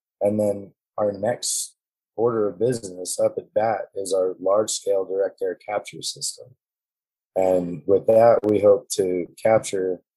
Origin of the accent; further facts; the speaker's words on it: Boise, Idaho, United States; now in Oregon, United States; I was born and raised in Boise, Idaho, so I kind of want to go back home eventually.